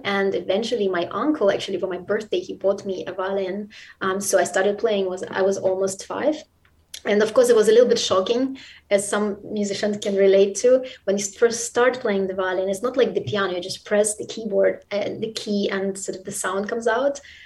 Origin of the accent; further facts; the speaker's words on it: Saint Petersburg, Russia; Actually, well, it's not fashionable right now, but I grew up in St. Petersburg in Russia.